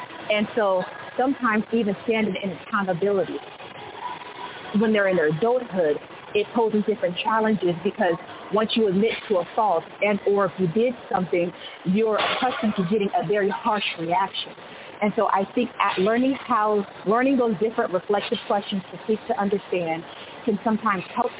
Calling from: California, United States; I'm calling from California.

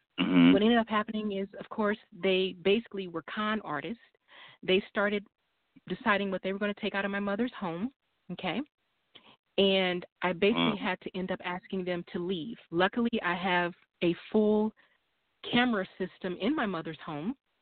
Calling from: Missouri, United States; calling from Missouri.

